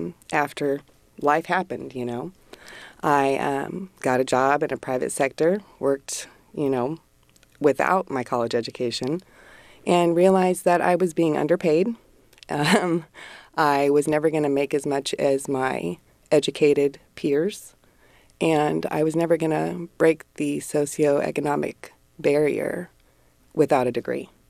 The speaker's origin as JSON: {"language": "English", "town": "Sacramento", "region": "California", "country": "United States", "tie": "born or raised there", "said": "I'm born and raised in Sacramento."}